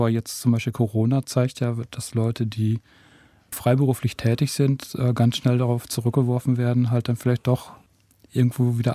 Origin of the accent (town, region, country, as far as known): Nordhorn, Lower Saxony, Germany; born or raised there